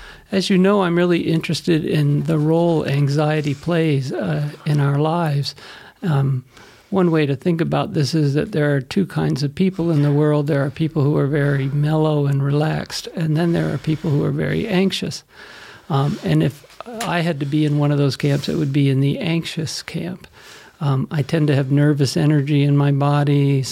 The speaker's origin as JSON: {"language": "English", "town": "Montpelier", "region": "Vermont", "country": "United States", "tie": "born or raised there", "moved": "as an adult", "lives_now": "Blacksburg, United States", "said": "Well, I grew up in Montpelier, Vermont, and I would leave Vermont and go to school in Virginia and fall in love with my wife, Cindy, and we have two boys, Joe and Sam, and we live in Blacksburg, Virginia now."}